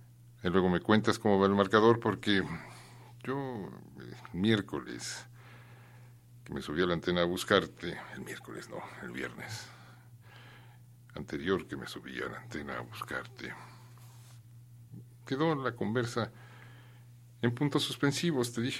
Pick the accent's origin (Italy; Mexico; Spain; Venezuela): Mexico; un modo de ser que todavía tiene incidencia en nuestra alma como mexicanos